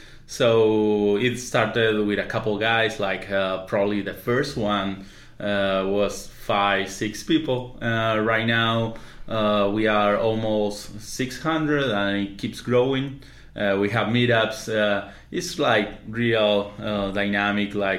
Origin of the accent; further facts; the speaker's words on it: Uruguay; I'm from Uruguay.